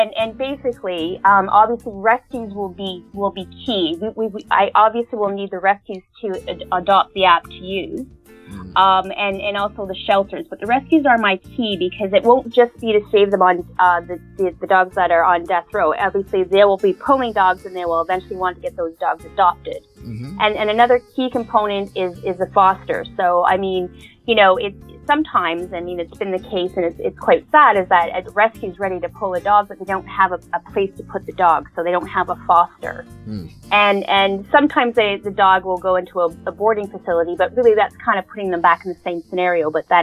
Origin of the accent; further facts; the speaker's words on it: Canada; now in United Kingdom; I'm from Canada, but I now live in the UK.